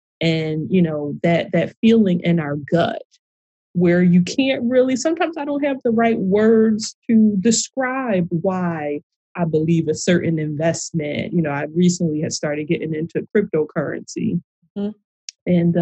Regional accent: Philadelphia, Pennsylvania, United States; also born or lived in Pittsburgh; I grew up in Philadelphia, but then my father had gotten a job in Pittsburgh.

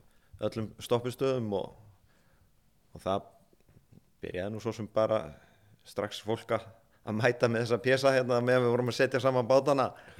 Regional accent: Hof, Southern Region, Iceland; ég er frá Hofi í Öræfum og ég vann meðal annars á Jökulsálóni

